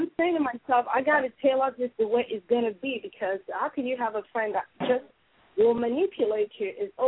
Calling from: United States; Oh, I'm calling from America.

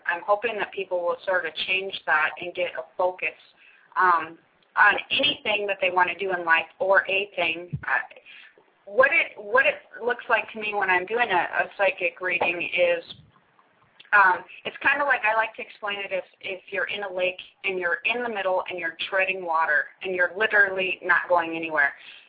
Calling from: Hawaii, United States; Aloha, everyone. … I am back calling from Hawaii and with my co-host, Bob.

